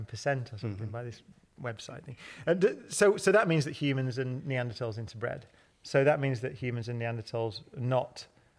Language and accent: English; Oldham, North West England, United Kingdom; So I'm from Oldham.